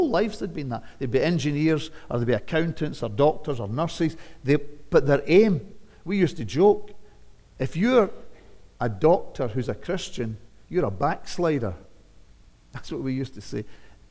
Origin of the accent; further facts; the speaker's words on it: Scotland, United Kingdom; Pioneers, friends, used to be what I was brought up with in Scotland. Gospel pioneers.